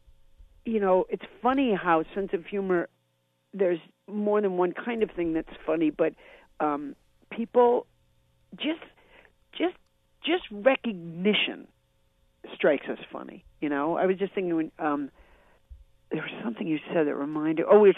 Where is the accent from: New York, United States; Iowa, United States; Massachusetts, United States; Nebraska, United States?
Massachusetts, United States; So then I was raised in Massachusetts. I have the accent of wherever I go.